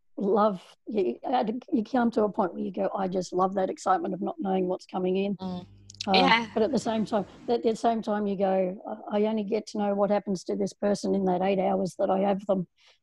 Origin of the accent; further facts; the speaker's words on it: Frankston, Victoria, Australia; And ironically, my first grad program that I got was in my hometown. So I thought, that's just hilarious. So I ended up getting my first job at Frankston Hospital, which is now part of Peninsula Health Network in Victoria.